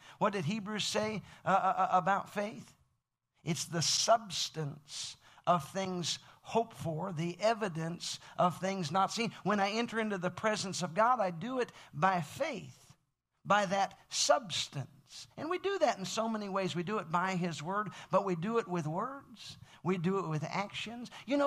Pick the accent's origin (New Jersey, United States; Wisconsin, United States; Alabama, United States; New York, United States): Alabama, United States; also born or lived in Oklahoma / Illinois / New Hampshire / California; now in Texas, United States; I was born in Oklahoma. I lived in Illinois, grew up in Alabama, moved back to Oklahoma multiple times in my 20s. Moved up to New Hampshire, pastored up there for almost a decade, moved to California in 2009, currently living in Texas